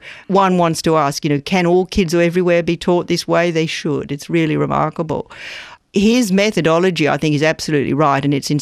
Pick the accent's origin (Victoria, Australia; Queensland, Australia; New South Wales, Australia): Queensland, Australia; Brisbane; now in United States; We both live in the United States, but growing up in Brisbane is what made me what I am. I believe I'm the person that I am because I'm a little girl from the outskirts of Brisbane.